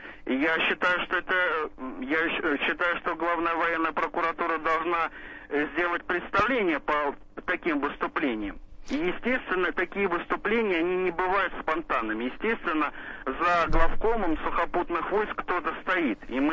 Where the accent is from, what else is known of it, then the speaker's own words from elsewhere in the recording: Saint Petersburg, Russia; я сам из Санкт-Петербурга